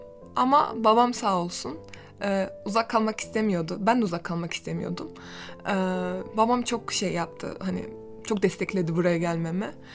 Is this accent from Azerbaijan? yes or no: yes; Baku, Azerbaijan; Turkish is a second language; also born or lived in Iran; Aslen İranlıyım ama 2 yaşımdan beri Azerbaycan'da yaşadım ve büyüdüm. Şu anda Orta Doğu Teknik Üniversitesi'nde Kimya Mühendisliği Fakültesi'nde okuyorum ve sonuncu sınıfım. Bakü'de de ilk birkaç senemi İran Okulu'nda okudum. Bakü'deki İran Okulu'nda.